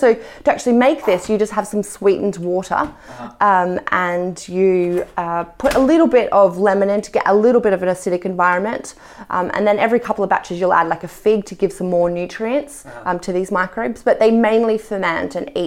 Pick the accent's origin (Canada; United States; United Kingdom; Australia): Australia; I'm Australian.